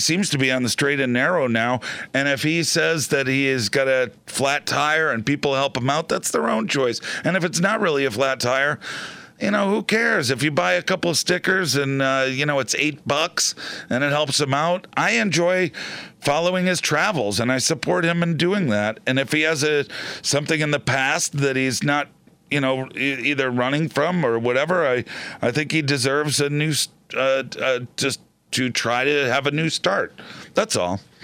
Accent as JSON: {"language": "English", "town": "Boston", "region": "Massachusetts", "country": "United States", "tie": "born or raised there", "said": "I remember when I was growing up in Boston … played in 1986."}